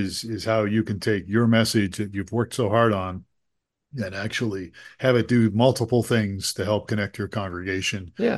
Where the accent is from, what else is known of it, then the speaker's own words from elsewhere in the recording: Youngstown, Ohio, United States; because I was growing up in Youngstown, Ohio.